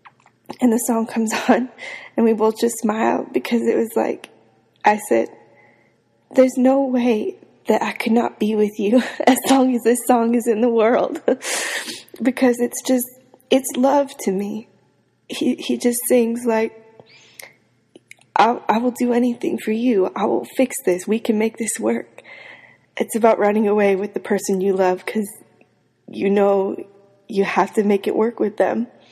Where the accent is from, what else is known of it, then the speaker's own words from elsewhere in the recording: Boise, Idaho, United States; from Boise, Idaho.